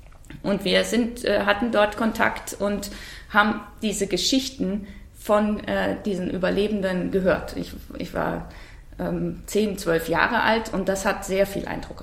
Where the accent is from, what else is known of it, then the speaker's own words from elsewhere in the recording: Bavaria, Germany; Ich bin im Bayerischen Wald aufgewachsen, da gab es weit und breit keine jüdische Gemeinde.